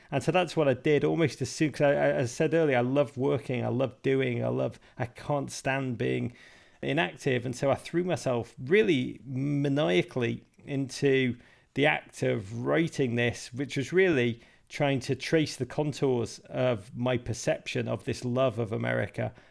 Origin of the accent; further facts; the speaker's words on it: Liverpool, North West England, United Kingdom; I grew up in Liverpool. I went to a private school, Liverpool College